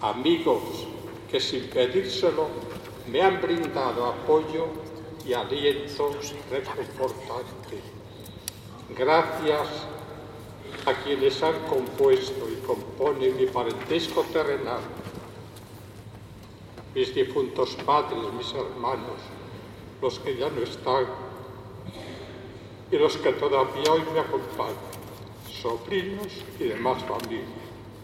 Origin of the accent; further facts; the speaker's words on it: Robledo de la Valduerna, Castile and León, Spain; Gracias muy sentidas al presidente y la Junta Vecinal de mi pueblo, de Robledo de la Valduerna.